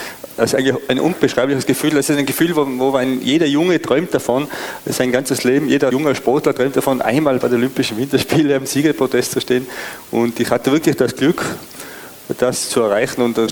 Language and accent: German; Mayrhofen, Tyrol, Austria; Ich komme aus dem Zillertal in Tirol, aus Meierhofen.